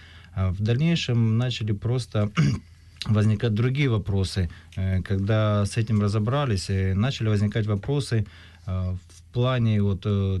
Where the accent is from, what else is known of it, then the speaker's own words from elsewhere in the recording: Rubizhne, Luhansk Oblast, Ukraine; приехал из Луганской области, город Рубежная.